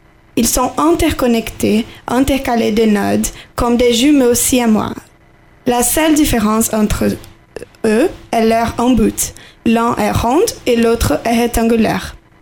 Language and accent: French; Rio de Janeiro, Brazil; French is a second language; now in Philadelphia, United States; je viens de Rio de Janeiro, au Brésil. Mais j'habite maintenant à Philadelphie, comme Isabella, aux États-Unis. J'ai 19 ans